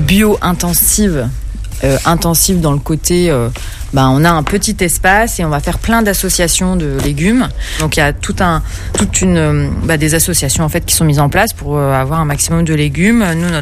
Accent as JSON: {"language": "French", "town": "Nantes", "region": "Pays de la Loire", "country": "France", "said": "je suis nantaise et je suis maraîchère au sein de l'association du collectif Java."}